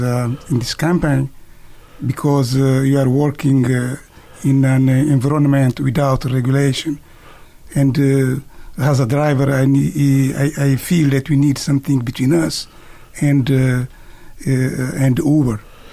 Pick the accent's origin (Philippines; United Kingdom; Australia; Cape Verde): Cape Verde; now in United States; I came to United States in 2018, originally from Cape Verde. Now I am American citizen.